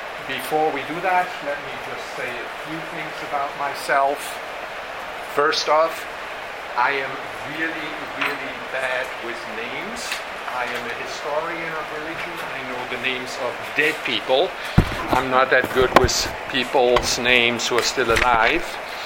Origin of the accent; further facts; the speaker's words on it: Germany; English is a second language; moved away as an adult; now in United States; So I am from Germany, as I said. I came over in 1989, and some of you history buffs may know something that happened in 1989.